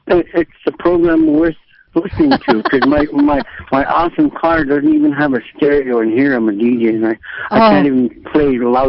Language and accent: English; Bethel, United States; From beautiful downtown Bethel. That's my hometown, you know.